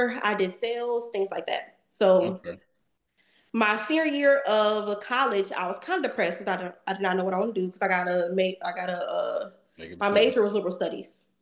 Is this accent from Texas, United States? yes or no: no; Cleveland, Ohio, United States; born there; So I was born in Cleveland, Ohio, the east side of Cleveland, Ohio.